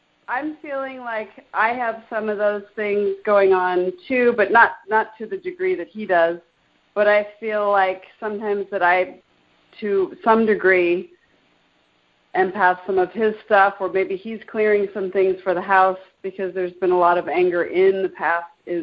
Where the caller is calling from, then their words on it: St. Louis, Missouri, United States; So I'm calling from St. Louis, Missouri, and okay.